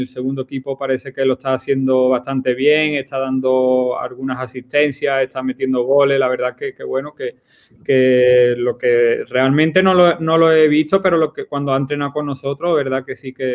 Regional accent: Seville, Andalusia, Spain; moved away as an adult; also born or lived in England / Belgium; now in Miami, United States; vengo de Sevilla, sí que llevo muchos años pues afuera, donde he pasado por Inglaterra, por Bélgica, por sitio.

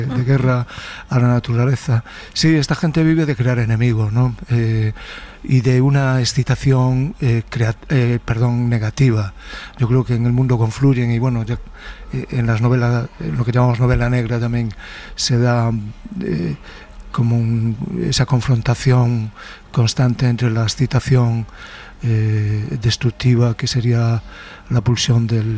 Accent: A Coruña, Galicia, Spain; born there; Nací cerca en Monte Alto, donde está la torre, pero después tuvimos nuestra mutación hacia ese extremo y allí pues sí, tuve una, digamos también una parte de vida de niño campesino, ¿no?

